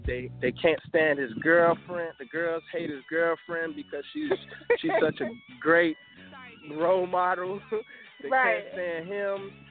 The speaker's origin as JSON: {"language": "English", "town": "Miami", "region": "Florida", "country": "United States", "said": "I'm from Miami."}